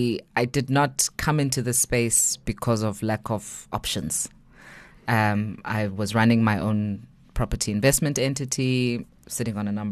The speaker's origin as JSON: {"language": "English", "town": "Johannesburg", "region": "Gauteng", "country": "South Africa", "tie": "born there", "said": "So I was born in Hillbrow."}